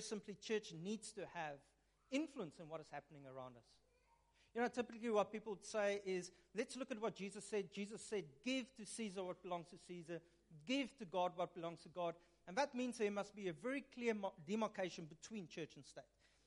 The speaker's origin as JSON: {"language": "English", "town": "Upington", "region": "Northern Cape", "country": "South Africa", "said": "I'm from Upington. I can't swim. There's only sand dunes."}